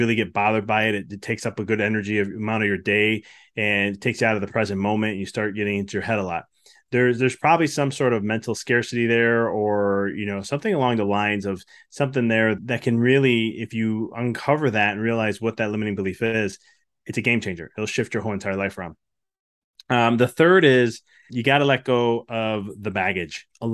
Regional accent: Chicago, Illinois, United States; moved away as an adult; I'm originally from Chicago, and my wife and I were looking to move out of state

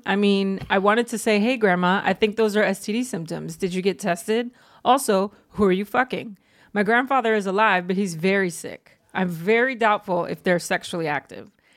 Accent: South Korea; now in New York City, United States; Sorry. I'm from South Korea. I moved to New York City a few 4 years ago. I recently started stand-up comedy

